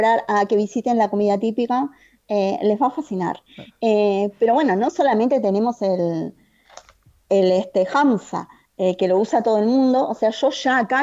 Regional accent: Argentina; obviamente que yo soy argentina

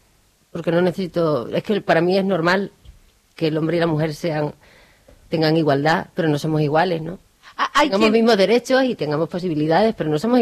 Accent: Extremadura, Spain; also born or lived in Valencia; Yo soy de Extremadura, aunque haya nacido en Valencia

